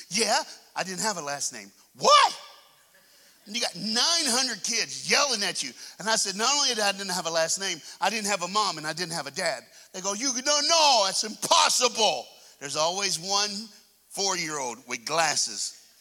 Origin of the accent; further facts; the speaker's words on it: Texas, United States; Oh, just so y'all know, when I start … from Texas.